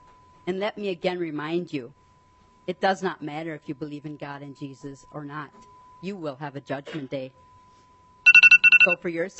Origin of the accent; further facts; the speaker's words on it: Rochester, Minnesota, United States; I'm from Rochester, Minnesota.